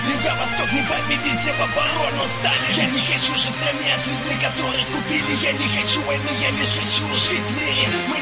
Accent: Donbas, Ukraine; Я с Донбасса, это корпус нации, мы никогда не признаем такую власть.

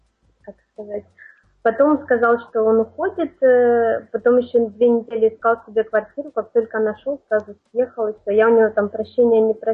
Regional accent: Ukraine; now in France; Я родом из Украины, сейчас живу во Франции.

